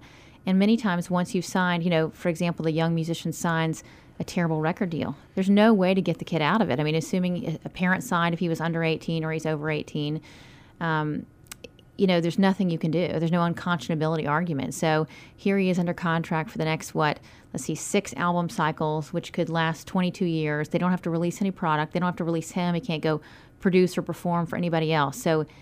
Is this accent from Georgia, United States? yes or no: yes; Atlanta, Georgia, United States; Well, I'm from Atlanta.